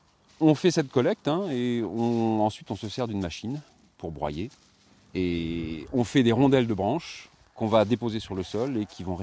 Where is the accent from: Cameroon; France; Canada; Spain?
France; Centre-Val de Loire; On est loin de mon pays d'origine, la Beauce